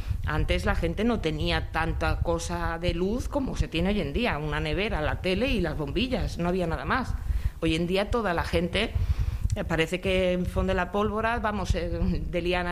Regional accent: Santa Eugènia, Catalonia, Spain; jo soc de Santa Eugènia. Llevo viviendo aquí 18 años

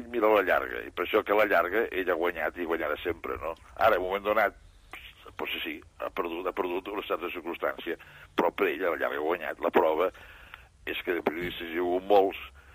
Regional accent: Arbeca, Catalonia, Spain; Jo pujo de Targa, però jo soc d'Arbeca, un Arbeca.

